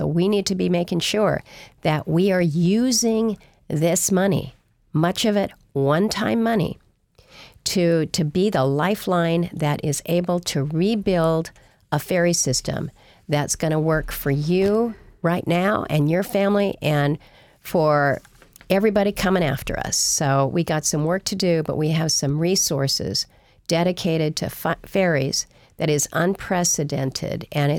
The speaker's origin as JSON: {"language": "English", "region": "Alaska", "country": "United States", "tie": "born or raised there", "said": "I grew up there in Southeast."}